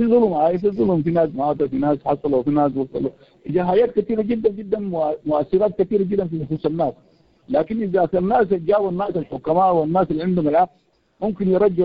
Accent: Darfur, Sudan; مشاكل دارفور، نحن من دارفور طبعا

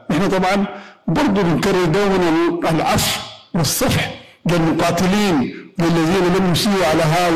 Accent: Sudan; ونحن كسودانيين متأسيين بكل الصفات اللي احنا افتكرناها واجبة وضرورية حتى نلملم شمل هذا الوطن.

